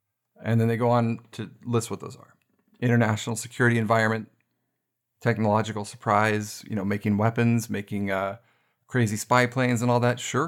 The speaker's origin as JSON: {"language": "English", "country": "United States", "said": "As an American, and for all of you fellow, you know, NATO listeners"}